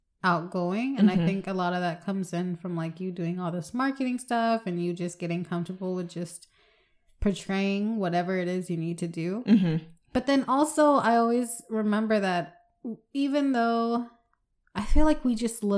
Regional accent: United States; and I don't know if it's just because we're American and we're both women of color

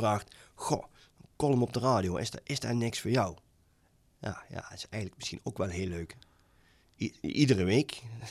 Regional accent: Wilbertoord, North Brabant, Netherlands; Ik ben ooit eens begonnen, toen ik 10 was, met de eerste jeugdprongzetting, bij ons in Wilberdoord.

